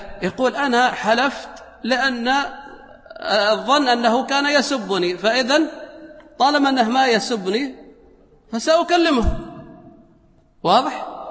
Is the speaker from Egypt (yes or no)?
no; United Arab Emirates; قال باللهجة مثلا المحلية هنا عندنا في الإمارات